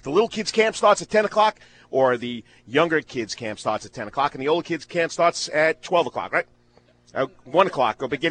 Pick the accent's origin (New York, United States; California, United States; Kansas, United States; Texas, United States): New York, United States; East Rockaway; I'm from East Rockaway. I'm always a Rock.